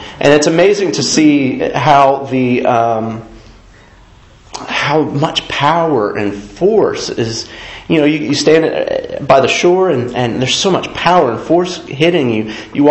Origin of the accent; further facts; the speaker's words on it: Georgia, United States; I grew up in Georgia. Lots of hills and pine trees. Like, that's Georgia. Hills, pine trees.